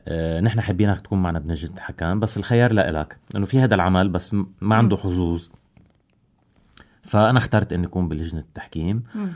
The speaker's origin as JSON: {"language": "Arabic", "town": "Sidon", "region": "South Governorate", "country": "Lebanon", "said": "أنا من صيدا"}